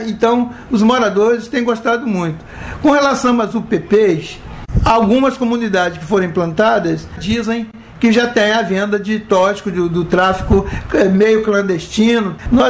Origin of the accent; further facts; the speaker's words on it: Minas Gerais, Brazil; now in Rio de Janeiro, Brazil; Eu sou mineiro, cheguei no Rio de Janeiro em 68